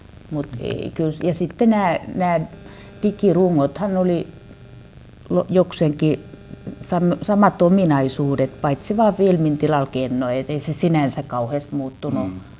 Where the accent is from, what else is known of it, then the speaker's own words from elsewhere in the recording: Turku, Southwest Finland, Finland; Mä oon turkulainen ammattivalokuvaaja, valokuvataiteilija, kirjoittaja ja valokuvauksen kouluttaja.